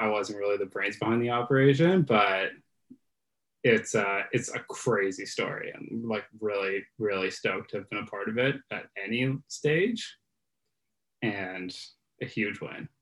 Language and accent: English; Toronto, Ontario, Canada; be a teen in art school in Toronto. It was great. And I love growing up in Ontario